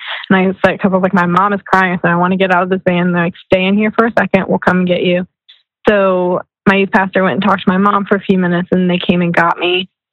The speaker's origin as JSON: {"language": "English", "town": "Batavia", "region": "Ohio", "country": "United States", "tie": "born or raised there", "said": "I grew up in Batavia, Ohio, which is near Cincinnati. Whenever someone asks me where I'm from, I'll always just say Cincinnati. No one's going to be able to find Batavia on a map. It's a very small community."}